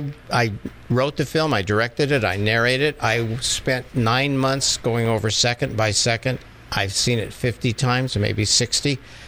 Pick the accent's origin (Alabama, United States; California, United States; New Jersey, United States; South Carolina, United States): California, United States; Santa Rosa; I'm the filmmaker, but I'm also from Santa Rosa. I live here. This is my hometown.